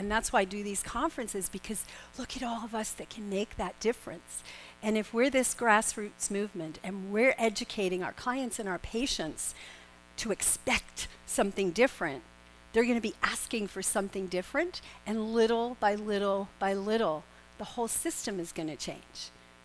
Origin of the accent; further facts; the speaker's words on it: New York City, New York, United States; My goodness, New York City, woohoo. Where else? That's my hometown.